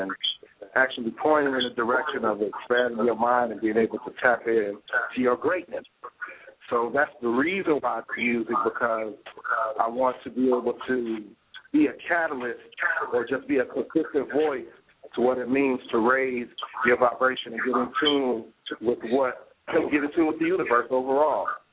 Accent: Chicago, Illinois, United States; Well, I'm an MC from the South Side of Chicago.

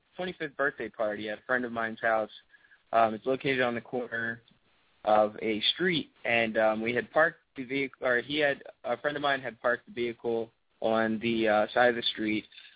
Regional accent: Williamstown, New Jersey, United States; I'm actually from Williamstown, New Jersey.

